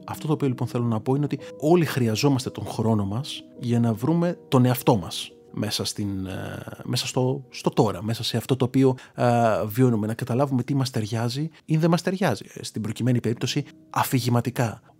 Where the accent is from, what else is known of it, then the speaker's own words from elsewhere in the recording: Lemnos, North Aegean, Greece; Από τις πρόσφατες διακοπές ήμουν στο νησί μου στη Λίμνο